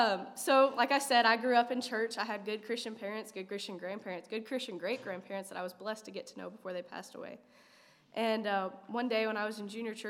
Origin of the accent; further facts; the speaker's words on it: Missouri, United States; I'm from Southeast Missouri.